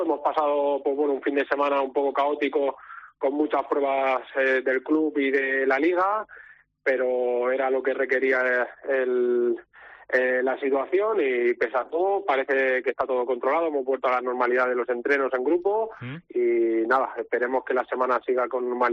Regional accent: Catalonia, Spain; como bien dices, yo soy catalán

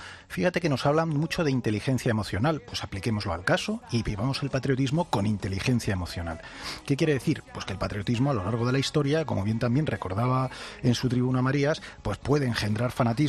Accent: Spain; Para nosotros el patriotismo como españoles

